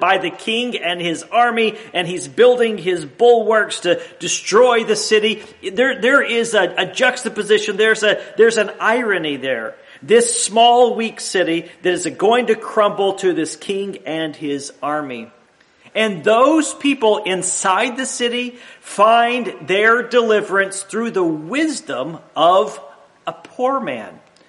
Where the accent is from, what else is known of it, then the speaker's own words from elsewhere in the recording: United States; I'm so grateful that I am an American and that I live in this country, a citizen of the greatest nation in the history of this earth.